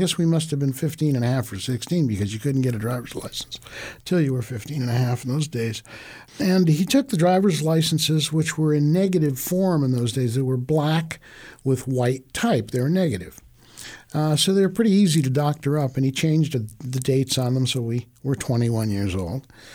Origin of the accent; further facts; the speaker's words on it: San Jose, California, United States; I grew up in San Jose in the Santa Clara Valley, and in those days, all of what is now Silicon Valley had a population of 78,000 people, small town.